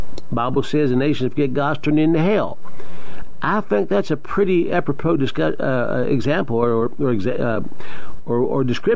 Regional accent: the South, United States; because I'm a Southerner and I love Southern heritage.

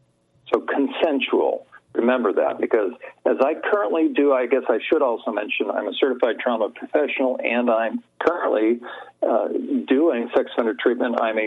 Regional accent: California, United States; So in California, I'm originally from California.

